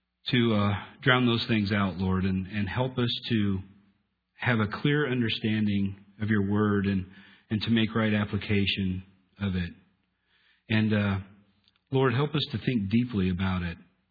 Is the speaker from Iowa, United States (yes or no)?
yes; Mount Pleasant, Iowa, United States; now in Ankeny, United States; from Ankeny, originally from Mount Pleasant.